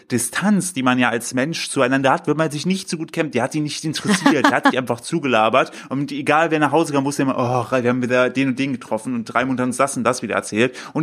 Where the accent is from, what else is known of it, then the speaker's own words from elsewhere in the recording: Windischleuwer, Germany; Bei mir in Windischleuwer, Grüße gehen raus an mein Heimatdorf